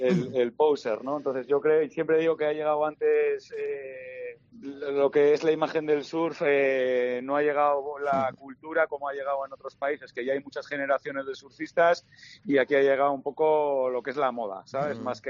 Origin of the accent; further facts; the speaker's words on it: Cantabria, Spain; las personas pues que somos de aquí, que somos de Cantabria